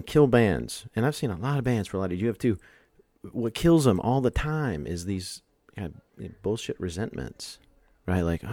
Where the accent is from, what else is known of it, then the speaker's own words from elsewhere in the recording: Houston, Texas, United States; also born or lived in Bloomington-Normal, Illinois; but I grew up in Houston. I'm really a Houston kid.